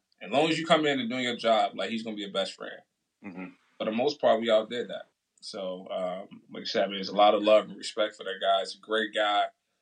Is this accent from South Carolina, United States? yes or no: no; Chicago, Illinois, United States; And as a young male growing up in Chicago … don't really work.